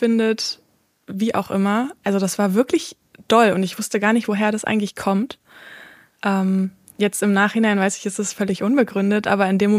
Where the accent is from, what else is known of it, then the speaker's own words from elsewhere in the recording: Berlin, Germany; ich bin 28 Jahre alt. Ich komme aus dem Rand von Berlin